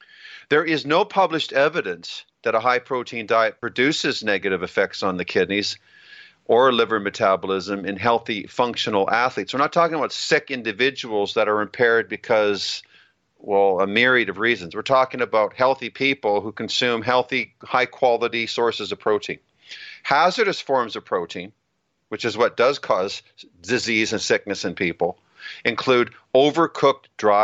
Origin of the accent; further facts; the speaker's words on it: Alberta, Canada; also born or lived in British Columbia; I grew up in Alberta and British Columbia playing all the sports that Canada had to offer.